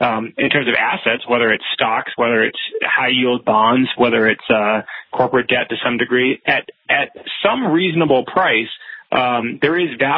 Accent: United States; I, as an American, as a individual

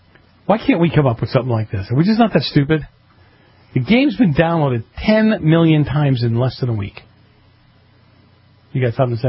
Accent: Boston, Massachusetts, United States; Again, I grew up in Boston. We took subways everywhere.

